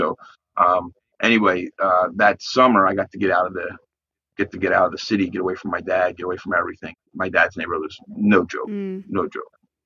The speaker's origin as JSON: {"language": "English", "town": "Philadelphia", "region": "Pennsylvania", "country": "United States", "tie": "born or raised there", "said": "And I grew up in South Philadelphia, like in a little Irish Catholic neighborhood where everybody knows your business. We're all related."}